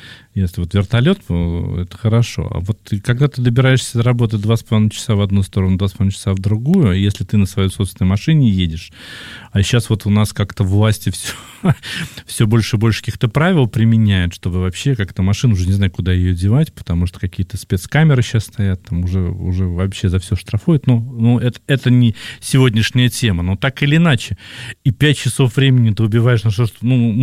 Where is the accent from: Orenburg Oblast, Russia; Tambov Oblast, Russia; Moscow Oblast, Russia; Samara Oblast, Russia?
Samara Oblast, Russia; Samara; now in Moscow, Russia; я сам родом из Самары